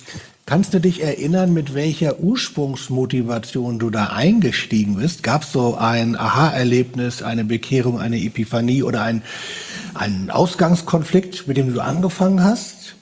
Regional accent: Hamburg, Germany; also in meiner Heimatstadt Hamburg gab es das auch noch lange

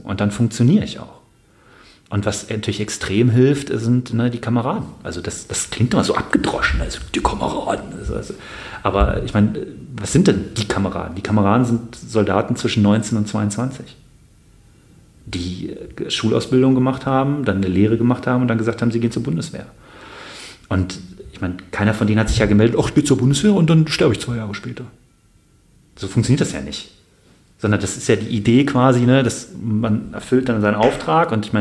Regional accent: Bonn, North Rhine-Westphalia, Germany; Aber wenn man, ich meine, ich komme aus Bonn, ja

